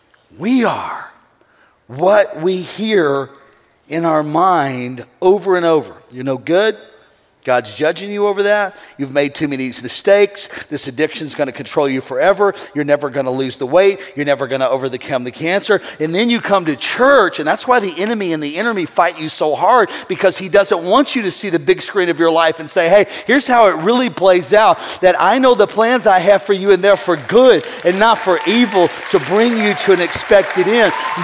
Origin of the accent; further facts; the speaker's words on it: West Palm Beach, Florida, United States; I go, what? I'm from West Palm Beach.